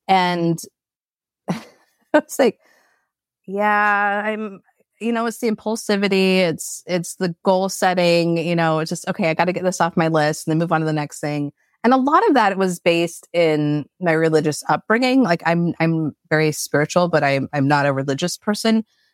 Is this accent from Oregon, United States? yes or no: yes; Portland, Oregon, United States; So I grew up in Portland, Oregon, and my German grandpa had 40 acres off the Oregon coast that we would go to every weekend as a kid